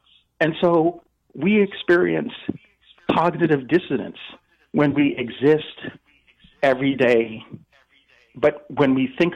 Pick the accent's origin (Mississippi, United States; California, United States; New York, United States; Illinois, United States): New York, United States; Bronx; I mean, I was born and raised in the Bronx, you know, by a single parent, college educated, graduate school educated.